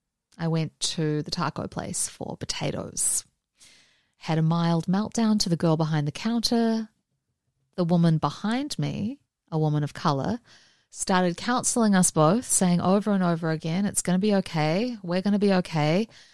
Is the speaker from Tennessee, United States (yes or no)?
no; California, United States; I'm a Californian, so I'm all good.